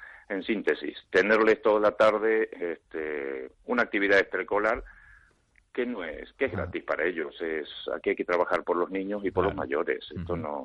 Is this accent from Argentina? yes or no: yes; Argentina; now in Spain; Yo soy argentino, mi padre era de aquí, de Madrid, y yo, bueno, vine a trabajar a la zona en su tiempo.